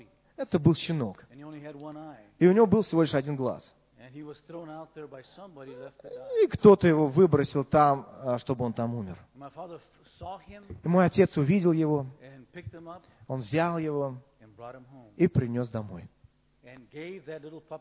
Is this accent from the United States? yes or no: yes; California, United States; я родился и вырос в городе, в Калифорнии. Это пустыня. Это глубоко-глубоко в пустыне. Там песок, кактусы, скорпионы